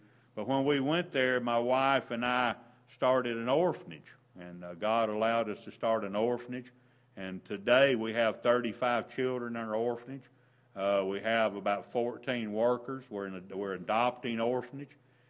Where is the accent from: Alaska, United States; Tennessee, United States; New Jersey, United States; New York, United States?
Tennessee, United States; growing up in Tennessee and going to Mongolia. A very different place over there.